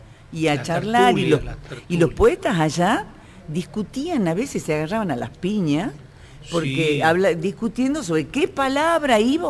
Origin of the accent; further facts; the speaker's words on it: Salta, Argentina; now in Buenos Aires, Argentina; Soy de Salta Capital, ahí nací. Vivo acá en Buenos Aires hace un tiempo ya, pero nací en Salta y voy permanentemente.